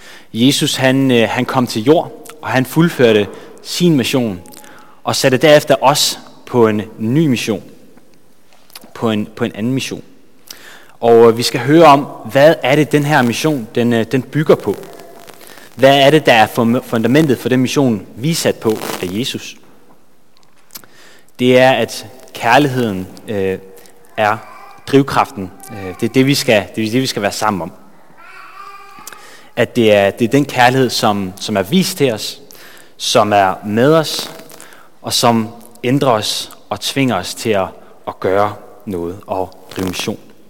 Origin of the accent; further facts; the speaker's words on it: Jutland, Denmark; Og så er jeg fra Jylland. Så hvis der er noget, I ikke forstår, så kan det være derfor.